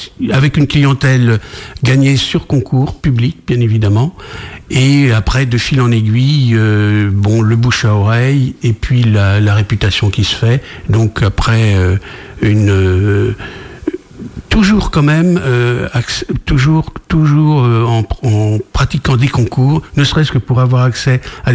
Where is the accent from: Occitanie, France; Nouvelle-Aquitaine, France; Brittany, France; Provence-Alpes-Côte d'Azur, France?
Brittany, France; Rennes; also born or lived in Paris; Alors j'ai grandi sur Rennes, le pays rennais.